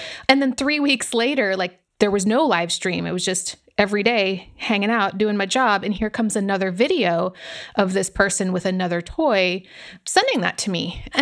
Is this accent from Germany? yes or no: yes; Germany; I grew up in Germany, or at least I spent my formative years in Germany because I'm from a military family.